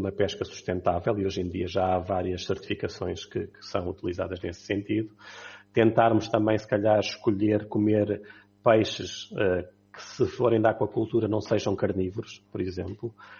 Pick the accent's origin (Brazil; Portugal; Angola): Portugal; nós, enquanto portugueses, sabíamos muito bem a que é que era suposto saber uma dourada, um robalo.